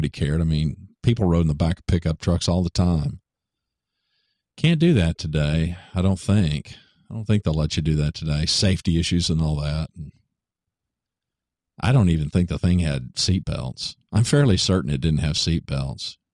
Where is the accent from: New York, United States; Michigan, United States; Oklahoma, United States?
Oklahoma, United States; Ada; in my hometown where I was born, Ada, Oklahoma.